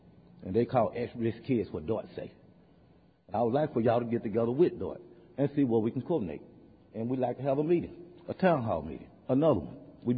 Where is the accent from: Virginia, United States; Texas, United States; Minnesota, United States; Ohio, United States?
Texas, United States; Dallas; How y'all doing? … I'm from Oak Cliff, Texas, 75216, my district council here.